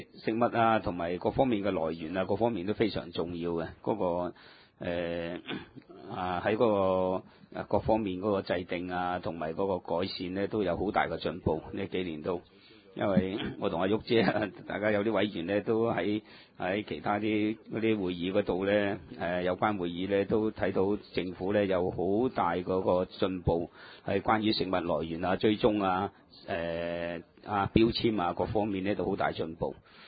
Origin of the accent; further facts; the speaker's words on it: China; 都系代表我哋中国人呢一个光荣嘅